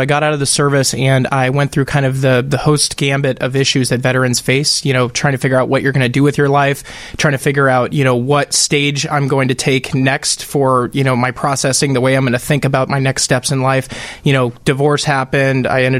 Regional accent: Beaverton, Oregon, United States; I grew up in Beaverton, Oregon, Nike Town, USA.

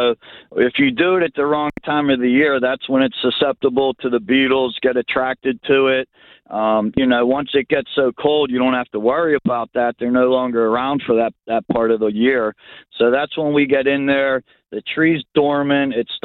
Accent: Pittsburgh, Pennsylvania, United States; Oh, I love Lincoln Place. I grew up in Greenfield. We always had good battles with Lincoln Place.

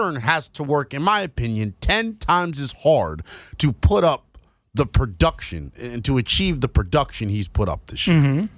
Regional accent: New York, United States; I know why he's Trombolis, and I'm from New York.

